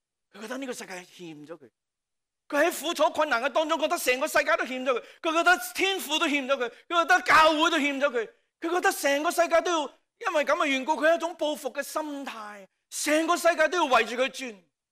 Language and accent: Chinese; Hong Kong; 我们中国人、香港人说将自己泼出去。